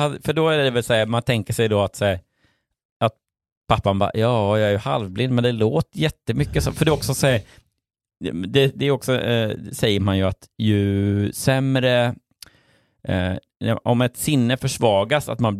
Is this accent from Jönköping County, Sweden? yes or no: yes; Jönköping, Jönköping County, Sweden; jag är liksom Jönköping.